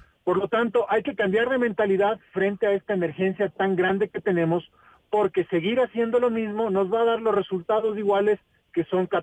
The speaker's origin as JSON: {"language": "Spanish", "town": "Quito", "region": "Pichincha", "country": "Ecuador", "said": "Y eso nosotros como quiteños no podemos permitir."}